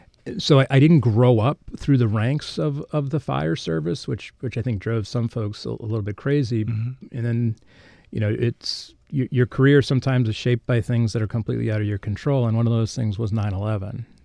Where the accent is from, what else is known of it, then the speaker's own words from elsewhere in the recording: Reading, Massachusetts, United States; So I grew up right outside of Boston, mm-hmm. in a suburb called Reading. So I'm born and bred a Boston guy.